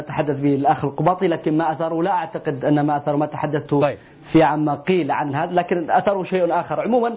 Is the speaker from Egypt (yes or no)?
no; Yemen; يجب أن نجتمع جميعا وأن نحل مشاكلنا وقضايانا بصورة هادئة تجمعنا كيمنيين وتوحدنا أيضا كيمنيين